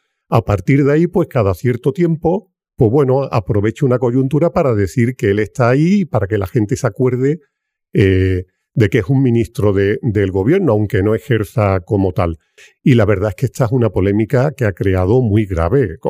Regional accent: Region of Murcia, Spain; Bueno, un poquito de mi tierra era complicado. Cada vez que íbamos a Cartagena

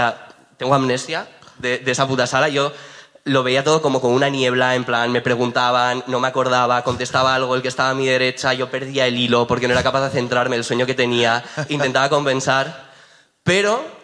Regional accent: Gijón, Asturias, Spain; como ya digo, soy de Gijón y dije, voy con el coche

